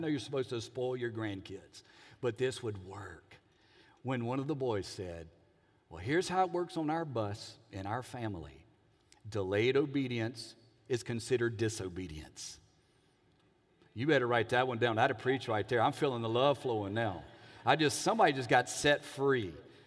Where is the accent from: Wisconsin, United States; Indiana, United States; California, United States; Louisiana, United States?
Louisiana, United States; Alexandria; When I was growing up in Alexandria, Louisiana, I had my brother right here, my mother right here, and we lived about 12 minutes from Kincaid Lake.